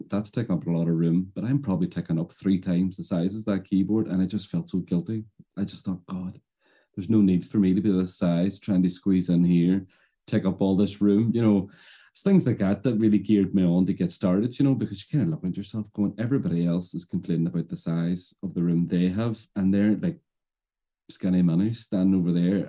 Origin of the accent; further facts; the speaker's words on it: Ireland; I'm an Irishman at the end of the day